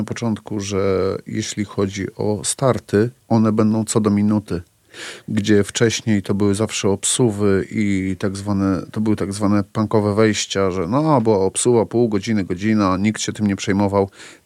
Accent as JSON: {"language": "Polish", "region": "Silesian Voivodeship", "country": "Poland", "said": "ja jestem ze Śląska, nie? Nie wiem, mało kto wie, że ja jestem ze Śląska. Ja się tam urodziłem"}